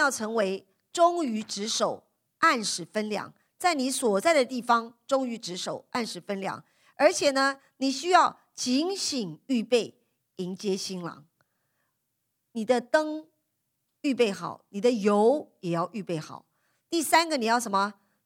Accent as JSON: {"language": "Chinese", "country": "China", "said": "我们中国人常常的观念就是，我只要守城就好了"}